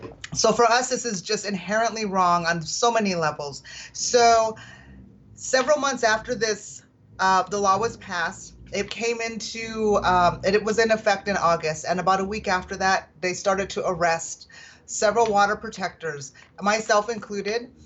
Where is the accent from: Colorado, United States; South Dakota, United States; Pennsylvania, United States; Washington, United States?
South Dakota, United States; now in New Orleans, United States; I'm Indigenous. I'm Sichangu Lakota from South Dakota, and I've been living in New Orleans, Louisiana for about 10 years now in South Louisiana.